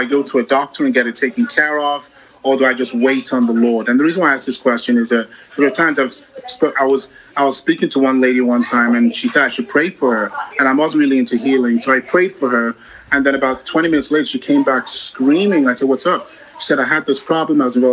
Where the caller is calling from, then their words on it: Queens, New York, United States; I'm calling from New York.